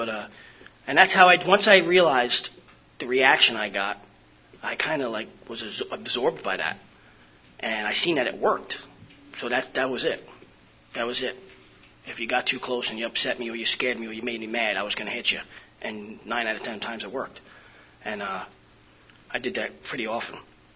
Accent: The Bronx, New York, United States; I was born and raised in the Bronx. And I had a lot of trauma events. Bronx, New York.

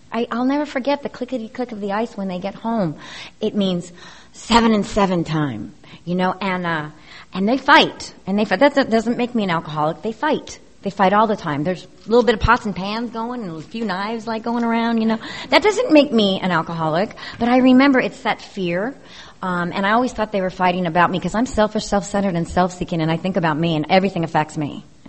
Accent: Torrance, California, United States; I'm from Torrance, California. I'm the middle misfit of three children.

